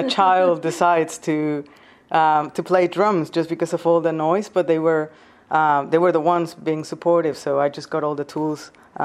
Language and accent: English; Mexico; now in United Kingdom; I come from Mexico. I've been living in the UK for 13 years now.